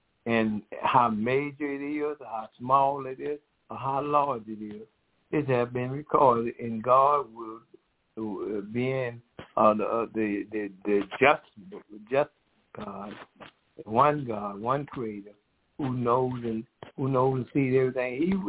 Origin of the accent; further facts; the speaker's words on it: Decatur, Georgia, United States; And I and my husband … we are from Decatur, Georgia.